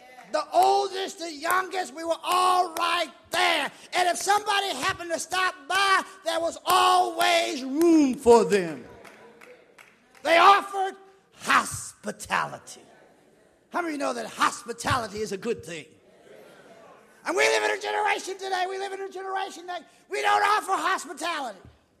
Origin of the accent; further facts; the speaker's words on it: South Carolina, United States; I remember as a boy growing up in South Carolina, my grandfather was a sharecropper.